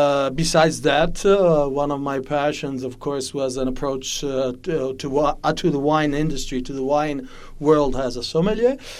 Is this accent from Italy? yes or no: yes; Italy; English is a second language; people are surprised when I say I come from Italy and I live in Italy, of course